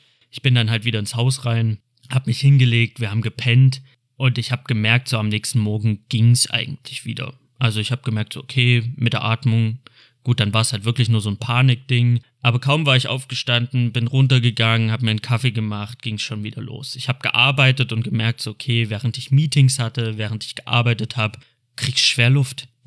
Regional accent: Cologne, North Rhine-Westphalia, Germany; Ich komme aus Köln, so, fuck.

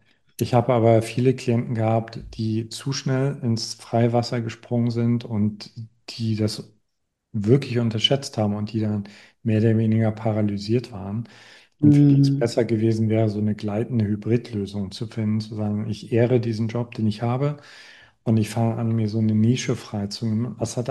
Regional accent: East Germany, Germany; also ich komme aus dem Osten.

